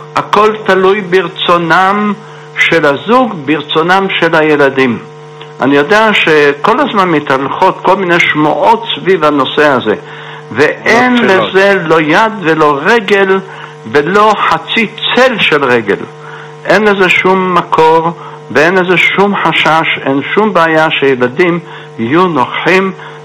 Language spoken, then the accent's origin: Hebrew; Jerusalem, Jerusalem District, Israel; ירושלמי, נולדתי בירושלים וגדלנו בין גדולי הרבנים, האשכנזים והספרדים.